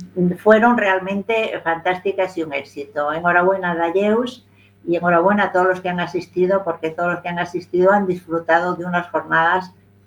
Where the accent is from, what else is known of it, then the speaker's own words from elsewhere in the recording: Vigo, Galicia, Spain; Yo estoy en Vigo, como sabéis